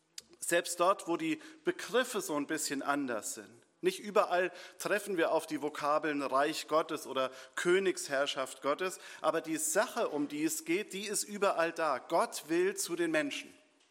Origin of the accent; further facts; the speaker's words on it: Tringenstein, Hesse, Germany; Und wir haben in meinem Heimatdorf Tringenstein einen Baum, der ist 400 Jahre alt